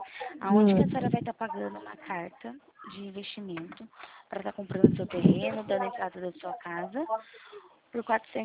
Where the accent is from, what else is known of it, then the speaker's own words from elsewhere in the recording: Americana, São Paulo, Brazil; Não, eu sou de São Paulo, Americana São Paulo.